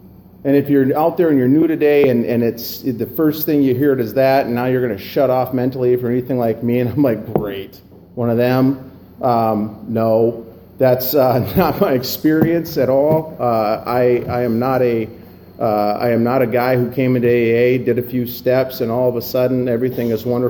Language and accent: English; North Dakota, United States; And yes, I was born and raised in North Dakota.